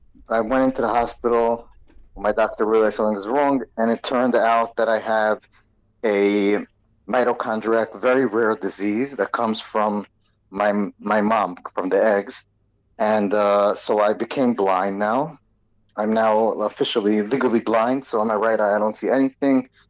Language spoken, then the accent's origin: English; Brooklyn, New York, United States; now in Israel; So I grew up in Brooklyn, New York, in the States. My mom was originally born in Israel, but moved to America and became a Baal Tshuva. So we grew up in a Hasidic community in Brooklyn